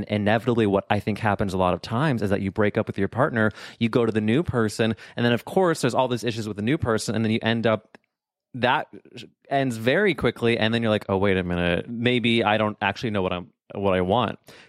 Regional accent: St. Louis, Missouri, United States; because I'm from St. Louis, Missouri.

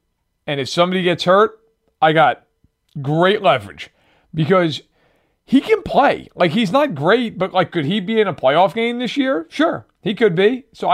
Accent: New York, United States; I feel like that's something you'd see like back where I grew up in New York

